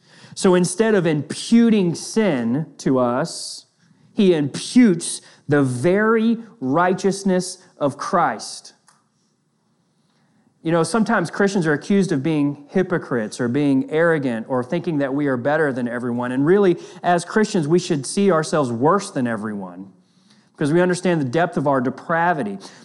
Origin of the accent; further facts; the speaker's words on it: the South, United States; Sometimes it's translated in the New Testament as reckon, which I like because I'm from the South.